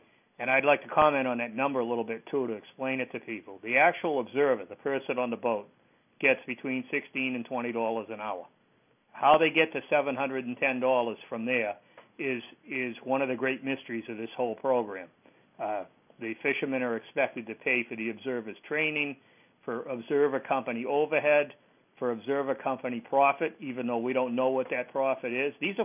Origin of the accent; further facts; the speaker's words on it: Hampton, New Hampshire, United States; Okay, I'm from Hampton, New Hampshire.